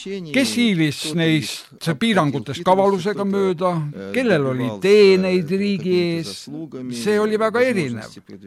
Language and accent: Estonian; Chișinău, Moldova; moved away as an adult; now in Estonia; Ma olen pärit Kissinjovist. See on Moldavias, eks ole? Jah, ma tulin siia 1980. aastal, et astuda tookordsesse Eesti kunstiinstituuti.